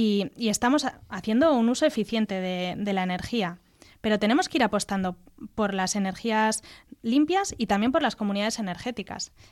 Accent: Bilbao, Basque Country, Spain; soy una bilbaína como tú. Y me encanta Bilbao

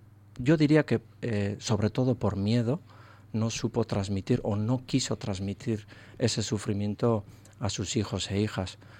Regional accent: Basque Country, Spain; Yo solamente me siento vasco y nada más que vasco

